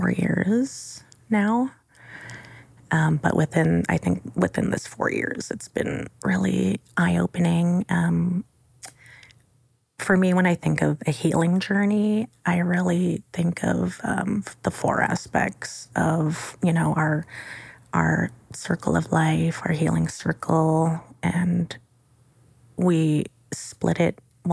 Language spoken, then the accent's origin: English; Saddle Lake, Alberta, Canada; You know, I growing up in Sad Lake, a population of, you know, 10,000 people